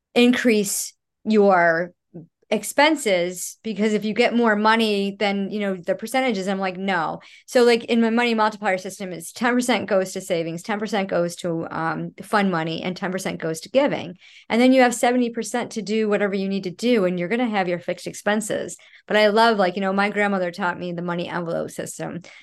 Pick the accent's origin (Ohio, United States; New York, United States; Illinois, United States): New York, United States; Rochester; now in Florida, United States; That's one reason why we moved to Florida. Cause I'm from Rochester, New York, and it's cold and dreary.